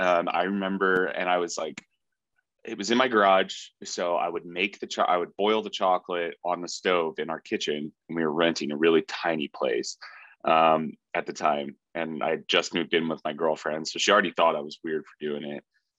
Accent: Iowa, United States; I went to a wedding in Des Moines, Iowa. I grew up in Iowa, and my buddy was living in Colorado

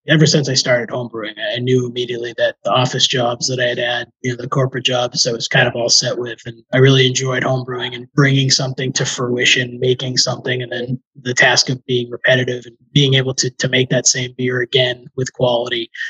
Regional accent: Marshfield, Massachusetts, United States; now in Weymouth, United States; Yeah, I grew up on the South Shore, Marshfield, so a little bit south of Quincy. Still have family down there. Right now, my wife and I and our kids live in Weymouth.

